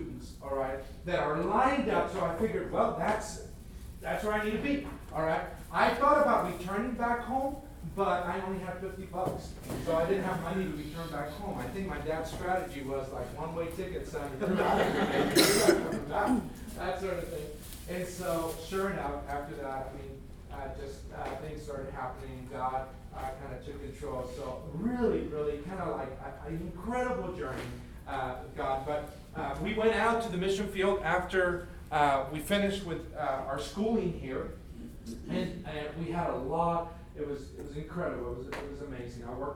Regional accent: Matamoros, Tamaulipas, Mexico; I grew up in Mexico, and I'm one of those kids that as my mom is ready to have me. This is living in the border town of Matamoros.

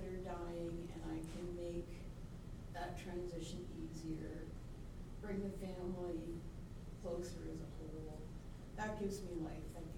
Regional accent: Red Deer, Alberta, Canada; I'm from Red Deer, Alberta.

